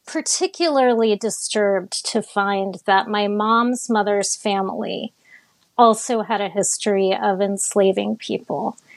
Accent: Miami, Florida, United States; and I grew up in Miami, so it wasn't an environment like the place where he grew up in the Mississippi Delta

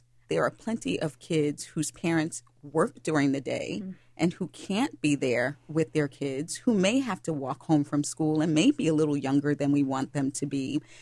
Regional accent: Long Island, New York, United States; I grew up in Long Island, New York, and our neighbors looked out for the kids.

